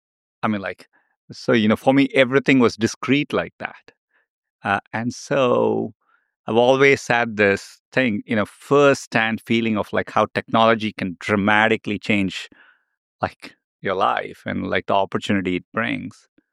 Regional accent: Chennai, Tamil Nadu, India; Now, I grew up in Chennai. It's in south of India. It's a beautiful, bustling city. Lots of people, lots of energy.

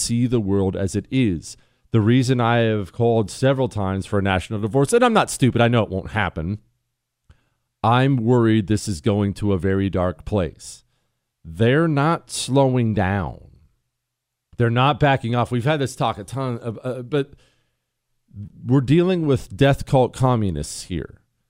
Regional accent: United States; I'm an American. I speak English.

